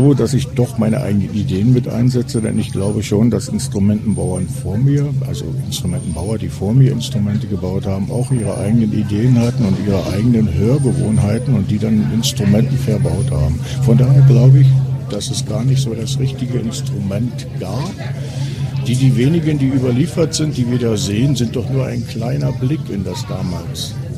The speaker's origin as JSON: {"language": "German", "region": "Brandenburg", "country": "Germany", "said": "Wir kommen aus dem Norden Deutschland, 100 Kilometer nördlich von Berlin, wo die vielen, vielen Seen sind, nahe dem Mecklenburger Land."}